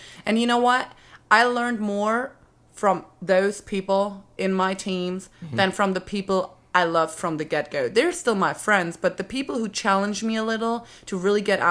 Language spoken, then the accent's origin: English; Germany; like I said, I'm from Germany.